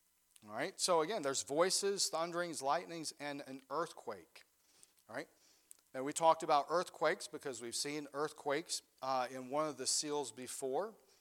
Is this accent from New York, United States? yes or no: no; Mississippi, United States; Here in Michigan, the thunder isn't all that awesome, but where I grew up in Mississippi, when it thundered, it shook your house.